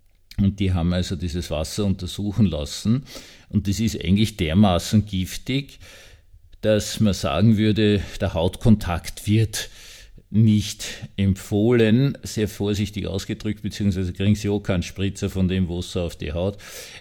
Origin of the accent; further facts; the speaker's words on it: Austria; now in Mistelbach, Austria; meiner alten Heimat, sprich Salzburg oder Tirol